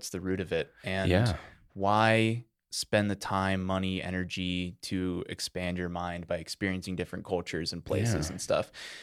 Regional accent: United States; I was in my home country that I feel the most confident in. I speak the language. I know the culture.

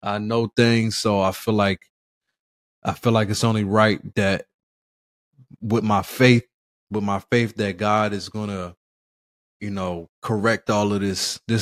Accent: Philadelphia, Pennsylvania, United States; Yeah, I grew up in the streets. I'm from Philly. But we don't need to talk about the streets in every song.

